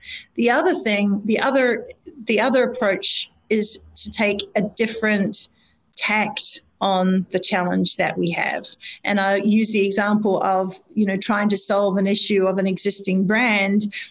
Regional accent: New Zealand; also born or lived in Australia; coming from Australia, actually I'm from New Zealand originally, but you know, coming from Australia

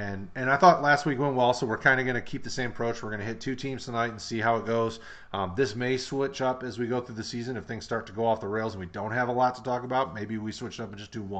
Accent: Michigan, United States; up here when I was growing up in Michigan.

